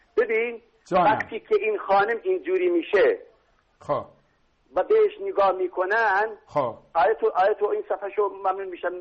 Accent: Iran; دوست داری من اهل ایرانم

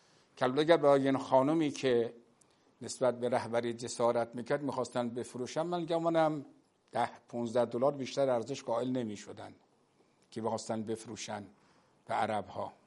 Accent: Iran; نه به عنوان یک ایرانی دارم میگم

